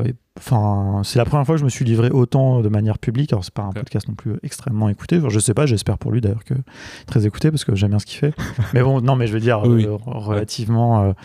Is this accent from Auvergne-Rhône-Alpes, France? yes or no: no; Paris, Île-de-France, France; J'habite en face. Mes parents n'habitent pas loin. Voilà, moi, j'ai vraiment grandi à Paris